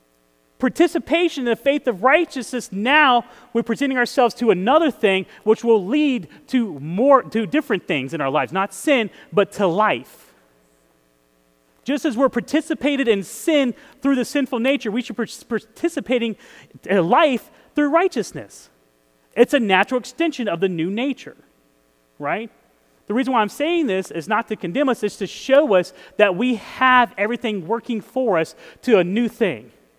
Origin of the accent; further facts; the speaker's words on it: Texas, United States; And I'm from Texas. You would think I would talk slower.